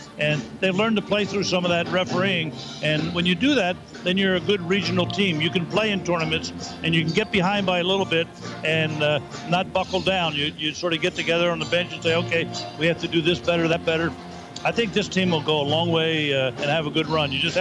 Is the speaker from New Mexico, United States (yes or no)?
no; Sault Ste. Marie, Michigan, United States; I'm a Youper from Sault Ste. Marie, so coming back here is like coming back home.